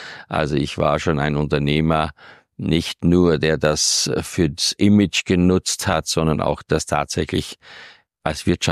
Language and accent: German; Styria, Austria; Ich habe als kleines Kind in der Steiermark schon mich mit dem Basteln von Flugzeugen beschäftigt.